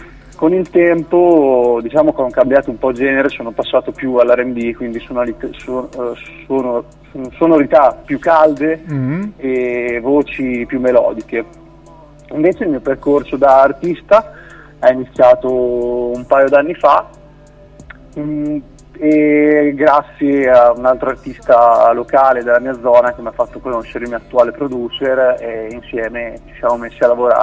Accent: Bagnacavallo, Emilia-Romagna, Italy; come hai anticipato, ho 26 anni, vengo da Bagnacavallo, in provincia di Ravenna

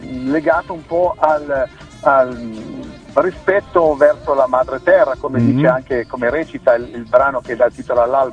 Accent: Piedmont, Italy; accent: Langhe dialect; che è del Piemonte meridionale, come sono io, e quindi questo è un po' il nostro dialetto un po' della zona delle Langhe, cosiddetto.

